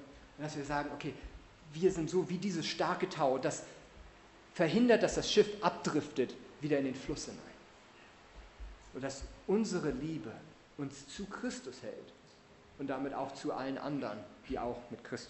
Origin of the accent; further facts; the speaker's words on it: Hamburg, Germany; Ja, ich komme aus Hamburg